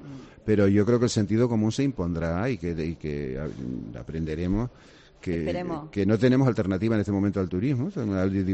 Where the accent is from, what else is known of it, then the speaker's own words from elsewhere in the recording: Canary Islands, Spain; que somos canarios todos, somos, digamos, hermanos